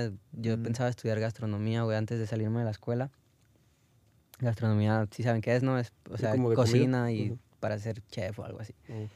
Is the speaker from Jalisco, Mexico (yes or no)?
yes; Guadalajara, Jalisco, Mexico; Mi infancia en Guanatos. Pues muy normal, la neta.